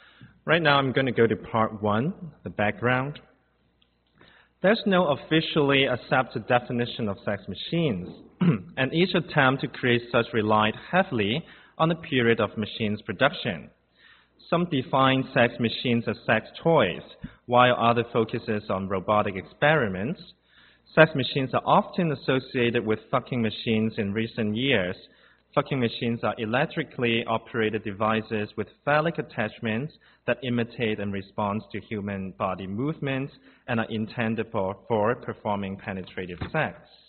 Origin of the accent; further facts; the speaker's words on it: Hong Kong; and I'm from Hong Kong, and I'm an artist and a curator